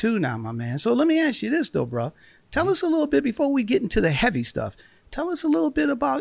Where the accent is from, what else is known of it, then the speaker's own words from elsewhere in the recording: Detroit, Michigan, United States; Buddy, I'm from Detroit.